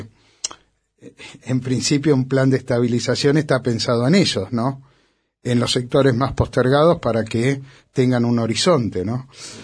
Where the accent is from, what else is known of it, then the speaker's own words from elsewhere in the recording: San Andrés de Giles, Buenos Aires Province, Argentina; Yo soy de San Andrés de Giles